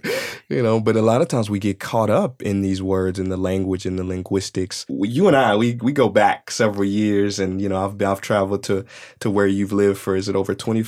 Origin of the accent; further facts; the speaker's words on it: St. Louis, Missouri, United States; I'm from St. Louis.